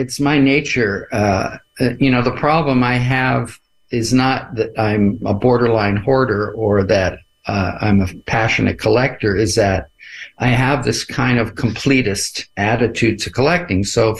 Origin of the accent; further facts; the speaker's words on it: Canada; I'm a Canadian